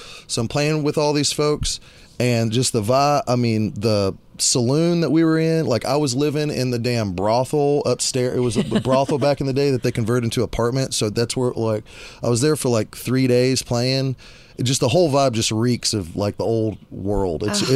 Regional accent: Texas, United States; I claim San Saba County and Northeast Texas, because my family's from San Saba County, like both sides... for a long, long, long time.

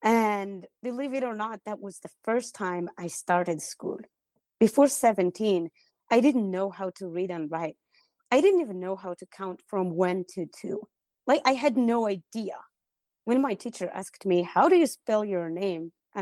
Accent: Morocco; So I was born and raised in Morocco. I am an indigenous Moroccan.

